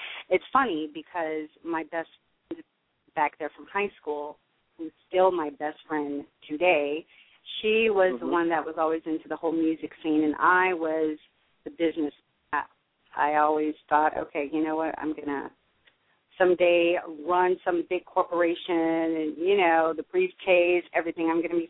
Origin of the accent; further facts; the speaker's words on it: Denver, Colorado, United States; I've lived in many different states, but that's where I spent most of my time. So I claim Denver as my hometown. Yay, Denver.